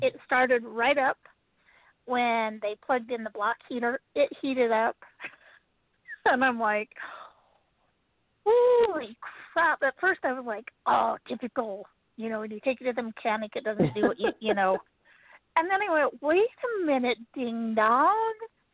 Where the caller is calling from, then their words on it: Utah, United States; calling from Utah.